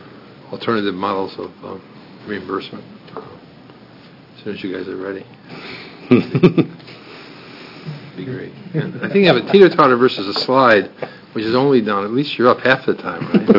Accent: Corvallis, Oregon, United States; I'm from Corvallis. We're happy to hear what you have to say.

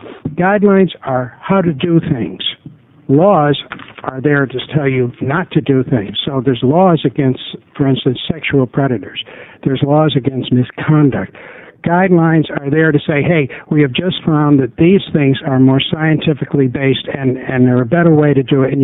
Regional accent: Connecticut, United States; Those three people were Trent Lott, Orrin Hatch of Utah, and Joseph Lieberman of Connecticut, my home state.

